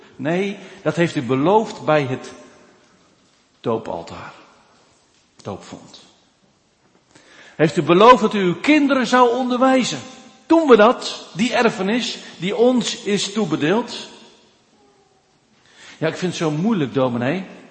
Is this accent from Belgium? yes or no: no; Zeeland, Netherlands; Nou, ik kom ze tegen hoor, maar in Zeeland. Bij ons in Zeeland.